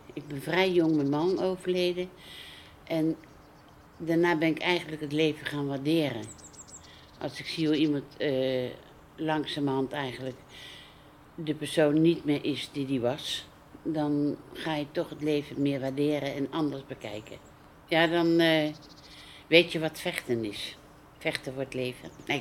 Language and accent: Dutch; The Hague, South Holland, Netherlands; Ik ben een echte Hagenees.